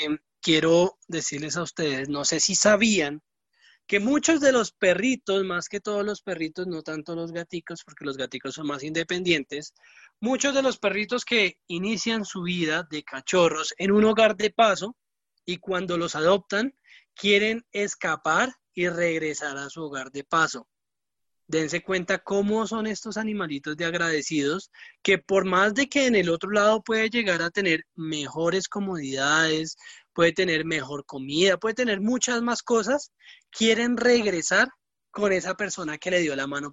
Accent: Colombia

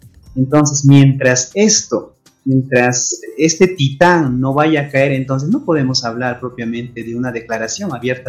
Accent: Peru; aquí en mi país, Valeria, en Perú

